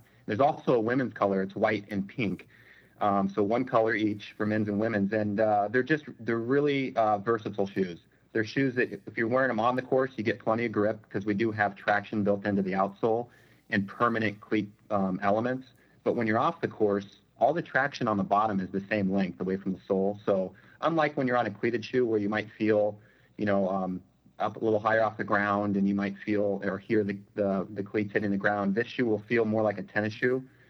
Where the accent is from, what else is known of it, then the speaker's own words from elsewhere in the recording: California, United States; I'm from the Redwoods. I'm from Northern California.